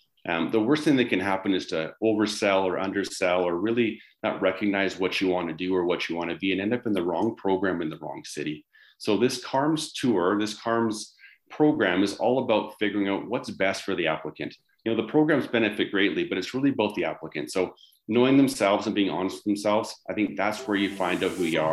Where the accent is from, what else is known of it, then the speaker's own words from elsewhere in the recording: British Columbia, Canada; growing up in Lower Mainland, I was used to very dreary, wet winters.